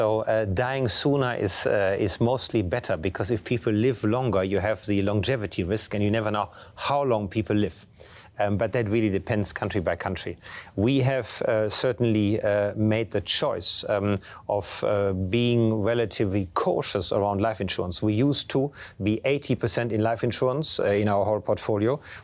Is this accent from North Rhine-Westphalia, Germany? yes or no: yes; North Rhine-Westphalia, Germany; first language German; English is a second language; I went to school near Düsseldorf in Germany and did all my childhood in Germany.